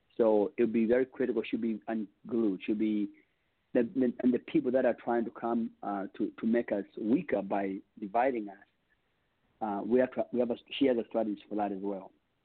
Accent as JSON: {"language": "English", "country": "Kenya", "tie": "born or raised there", "said": "I'm from Kenya and raised by us as well."}